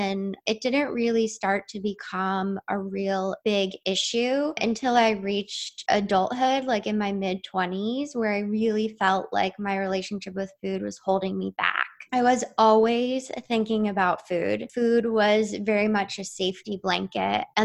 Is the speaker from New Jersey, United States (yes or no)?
yes; New Jersey, United States; now in Philadelphia, United States; I've pretty much lived in the Philadelphia area my entire life, but I grew up in South Jersey.